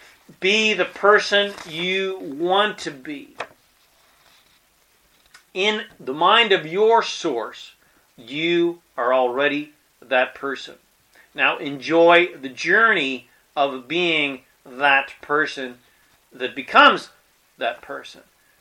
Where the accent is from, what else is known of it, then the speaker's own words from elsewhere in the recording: Colorado, United States; born there; I was born in Colorado in the mountains, and I used to go rock climbing all the time.